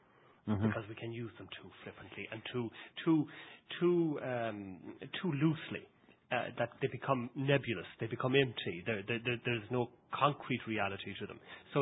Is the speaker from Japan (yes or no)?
no; Louisburgh, Connacht, Ireland; I grew up in Lewisburg. County Mayo, just there on Clew Bay. Past Kilpatrick, and lived in the shadow.